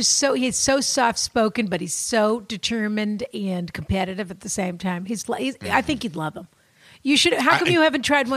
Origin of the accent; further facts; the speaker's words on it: Boston, Massachusetts, United States; He's from Boston. I'm from Boston.